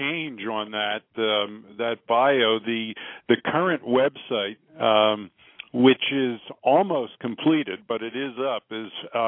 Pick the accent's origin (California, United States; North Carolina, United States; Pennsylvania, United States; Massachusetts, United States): Pennsylvania, United States; Philadelphia; now in Denver, United States; I grew up in Philadelphia.